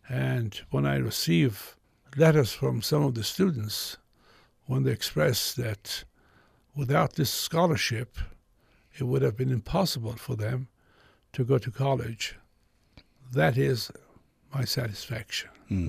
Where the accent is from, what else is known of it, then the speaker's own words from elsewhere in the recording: Tehran, Tehran Province, Iran; also born or lived in London / New York; I said, New York. And then she said, before that, I said, London. I said, before that, Tehran.